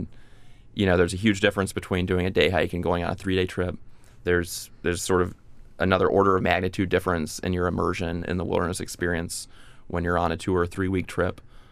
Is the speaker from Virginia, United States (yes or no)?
yes; Virginia, United States; I grew up in Virginia, and a lot of good paddling in Virginia.